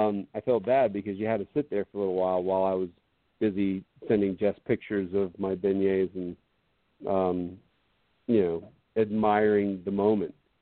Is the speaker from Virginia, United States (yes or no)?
no; New York, United States; Growing up in Long Island, New York, up until the time I was around 9 or 10 years old, we used to go to the county fair.